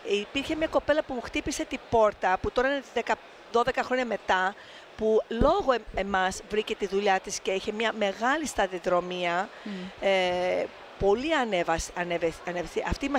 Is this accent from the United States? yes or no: yes; New York City, New York, United States; Greek is a second language; γιατί είμαι από Νέα Υόρκη και ήμουν εκεί το καλοκαίρι